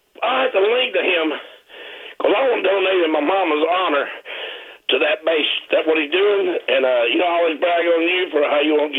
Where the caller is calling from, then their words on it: Bowling Green, Kentucky, United States; Oh, no, I just got back from Carabel, Florida to my sweet Kentucky home bowling green.